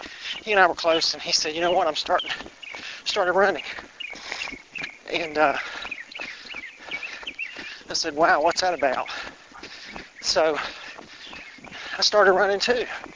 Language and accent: English; Rose Hill, North Carolina, United States; also born or lived in Kentucky; I was born in September 1963, a little place called Rose Hill, North Carolina. Rose Hill's in Duplin County, 40 miles or so northwest of Wilmington. I grew up going to the beach a lot.